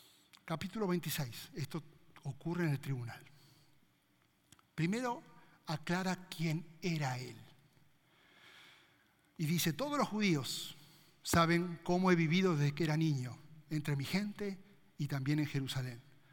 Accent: Bahía Blanca, Buenos Aires Province, Argentina; de Argentina, Bahía Blanca, tengo 4 hijos, me casé con Karina hace tantos años, viví acá.

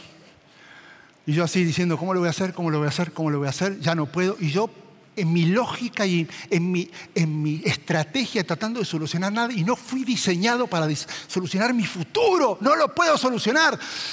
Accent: Argentina; Yo digo, acá yo no hablo porque saben que soy argentino, acá me linchan.

